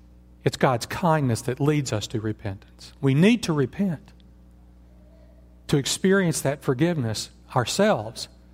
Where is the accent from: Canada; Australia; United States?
United States; I grew up in church. I grew up in church in America where we all had a Bible